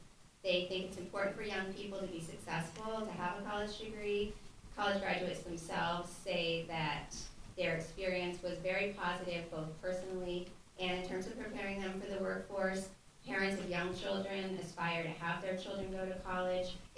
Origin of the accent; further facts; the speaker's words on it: Washington, District of Columbia, United States; So since I'm from Washington, D.C., I'm unfortunately going to have to talk a little bit about partisanship.